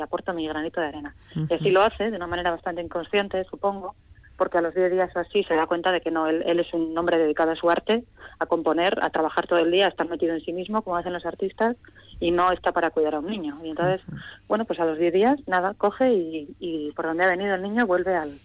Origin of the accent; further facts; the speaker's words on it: Vitoria, Basque Country, Spain; empezando por Vitoria, que es mi ciudad natal